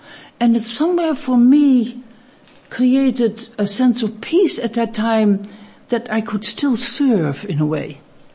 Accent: Netherlands; English is a second language; I was born before the war, and you probably hear my accent and my name. I come from Holland.

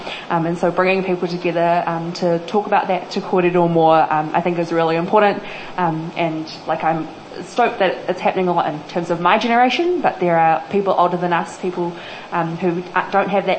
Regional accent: New Zealand; So since I grew up here in Aotearoa, we decided to go like through primary school

